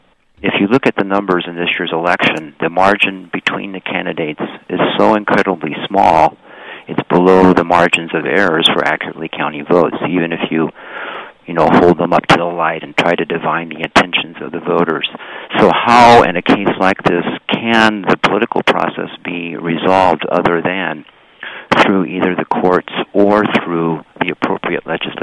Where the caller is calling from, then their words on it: Urbana, Illinois, United States; Hello, I'm calling from Urbana.